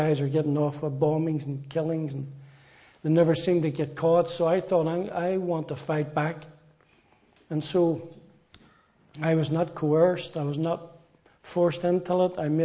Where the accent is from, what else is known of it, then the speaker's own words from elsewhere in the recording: Belfast, Northern Ireland, United Kingdom; now in Manchester, United Kingdom; I come from Belfast, Northern Ireland, and I grew up as a boy there. I was only 12 or 13 or so when the Troubles began.